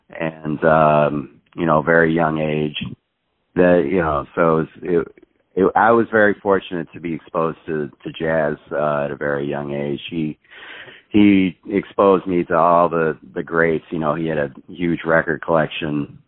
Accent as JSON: {"language": "English", "town": "Chicago", "region": "Illinois", "country": "United States", "tie": "born or raised there", "lives_now": "New York, United States", "said": "I think growing up in Chicago area and that it made me ready for New York as opposed to growing up somewhere else would have been much more of a culture shock"}